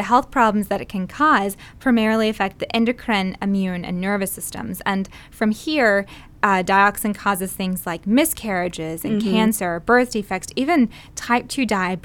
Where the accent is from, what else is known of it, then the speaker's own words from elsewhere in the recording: the South, United States; accent: southern; My southern accent gets in my way sometimes, the internet.